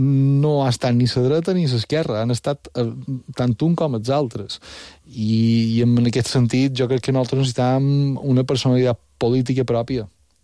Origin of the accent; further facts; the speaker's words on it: Balearic Islands, Spain; enforteixi els sentiments com a de mallorquins que som i que volen ser